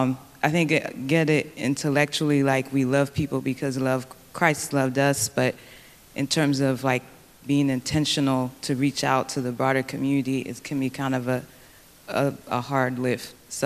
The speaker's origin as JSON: {"language": "English", "country": "United States", "tie": "born there", "said": "I come from a Nigerian background, and my parents came at a young age. I was born in the States."}